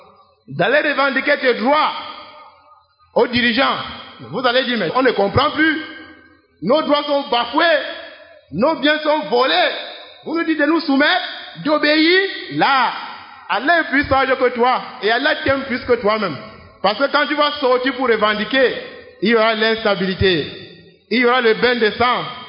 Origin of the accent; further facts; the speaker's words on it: Cameroon; Tu nous connais, nous sommes des Camerounais, nous ne supportons pas.